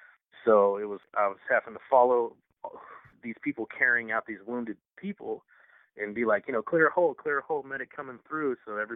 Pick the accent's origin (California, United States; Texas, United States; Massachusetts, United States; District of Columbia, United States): California, United States; everybody that I came with from California left the next day to come back home. And I was supposed to come back home